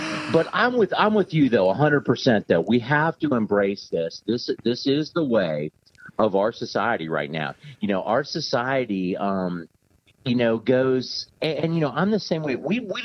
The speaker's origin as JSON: {"language": "English", "town": "Washington", "region": "District of Columbia", "country": "United States", "tie": "born or raised there", "said": "now, I grew up in Washington, D.C."}